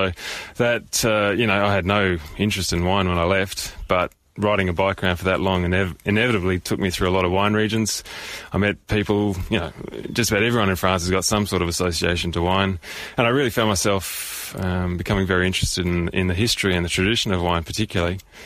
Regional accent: Queensland, Australia; I think despite being from Queensland, I'm told my accent isn't that broad. And so not too many. I mean, talking to me, probably a lot of people wouldn't know that I'm Australian.

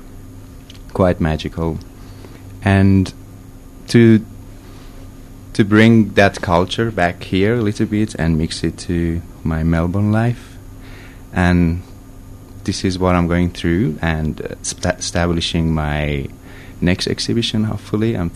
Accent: Iran; English is a second language; Okay, I am from Iran, and recently I finished my university.

